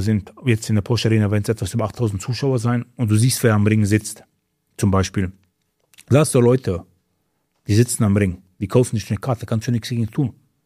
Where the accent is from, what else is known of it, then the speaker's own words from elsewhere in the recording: Mostar, Federation of Bosnia and Herzegovina, Bosnia & Herzegovina; wo wir kommen aus Mostar.